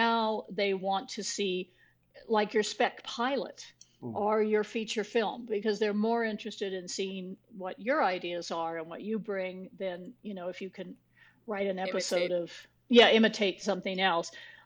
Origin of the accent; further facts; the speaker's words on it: New Mexico, United States; I started out riding Western because I lived in New Mexico. I grew up in New Mexico.